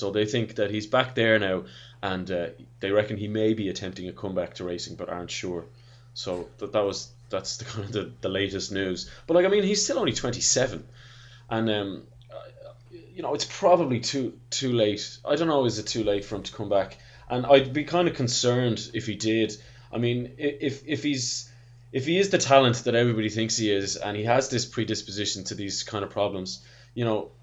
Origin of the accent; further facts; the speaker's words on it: Ireland; As an Irishman, I'll go with Skinto.